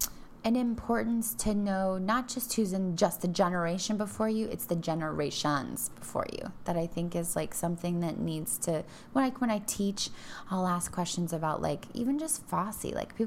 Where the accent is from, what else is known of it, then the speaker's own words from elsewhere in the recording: Denver, Colorado, United States; Yes, I'm from Denver.